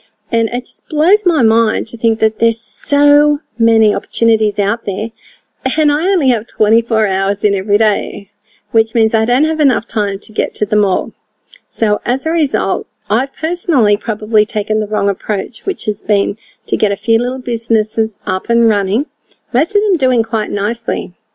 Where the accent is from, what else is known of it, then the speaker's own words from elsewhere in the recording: Australia; accent: Australian; I'm an Aussie gal from Down Under, like you didn't already know that from the accent.